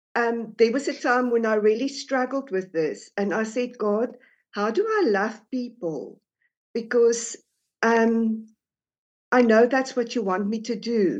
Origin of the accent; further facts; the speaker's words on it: South Africa; from South Africa.